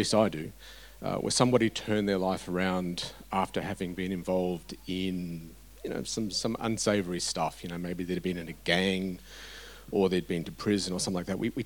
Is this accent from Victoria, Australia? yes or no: no; Brisbane, Queensland, Australia; I was born in Brisbane back in the early 70s.